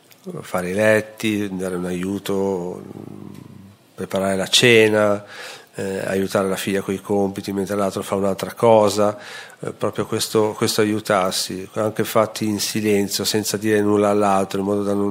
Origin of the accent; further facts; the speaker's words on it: Milan, Lombardy, Italy; veniamo da Milano